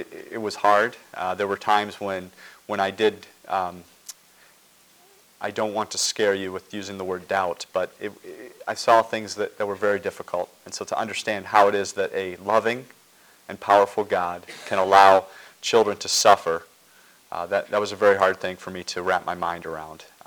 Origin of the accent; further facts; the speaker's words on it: Ohio, United States; I grew up in Ohio, but in Huron County, and I've seen the word Huron around here a lot.